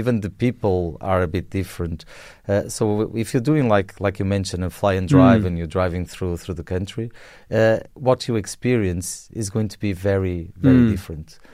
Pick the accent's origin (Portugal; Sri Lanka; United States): Portugal; Porto, Porto District; English is a second language; And I'm actually local from Porto.